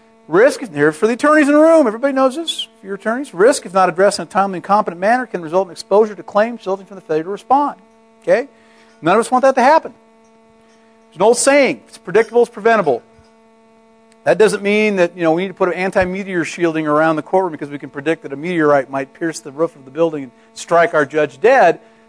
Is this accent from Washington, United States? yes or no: yes; Seattle, Washington, United States; moved away as an adult; I grew up in Seattle, worked in Seattle for about 22 years in the Seattle area before coming out here